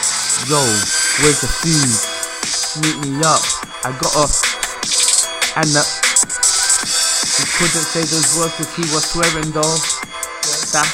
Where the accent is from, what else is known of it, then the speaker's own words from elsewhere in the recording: London, United Kingdom; I'm from London, that's how we get it up here. Up in the city, yeah, I run the grind, eh.